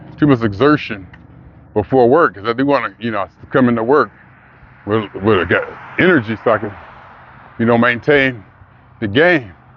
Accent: Youngstown, Ohio, United States; It's just good to be back. It's just good to be in my hometown. I love it here. And I don't want to say this because I don't want to say anything too derogatory, but you have to be realistic about Youngstown in this place

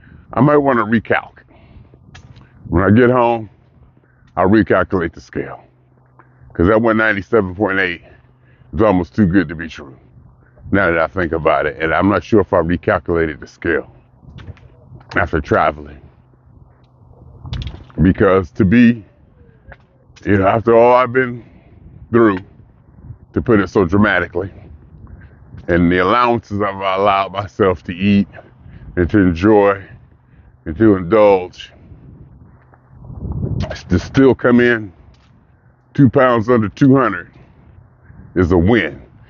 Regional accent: Youngstown, Ohio, United States; the town I grew up in, my hometown, Youngstown, Ohio, staying with my daughter, hanging with my granddaughter, experiencing family, friends, and food.

